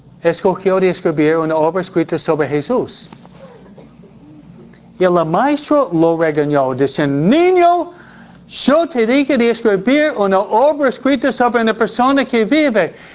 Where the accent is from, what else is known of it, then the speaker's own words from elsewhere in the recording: California, United States; de donde vengo yo, California no tiene cuatro estaciones